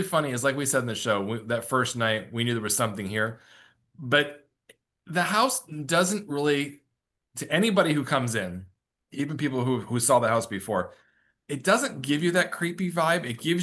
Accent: Connecticut, United States; also born or lived in Arizona; now in Illinois, United States; He's from Michigan. I'm from Connecticut.

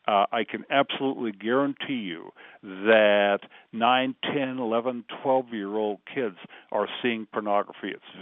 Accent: Sycamore, Illinois, United States; Yes, I am from Sycamore.

